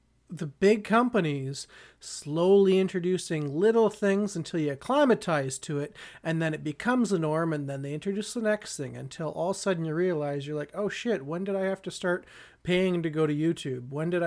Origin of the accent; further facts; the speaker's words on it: Canada; thank whatever you believe in that we are Canadian.